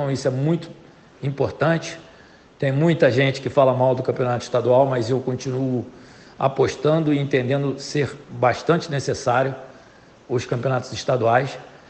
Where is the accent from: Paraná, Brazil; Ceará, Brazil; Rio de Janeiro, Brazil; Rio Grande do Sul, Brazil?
Rio de Janeiro, Brazil; nós todos que somos aqui do Rio de Janeiro